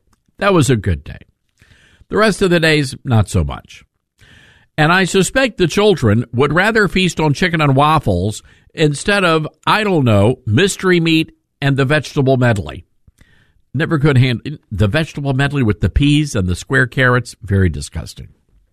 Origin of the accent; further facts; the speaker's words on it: the South, United States; Now, I grew up in the South. I know plenty of white people who love eating chicken. We call it the gospel bird.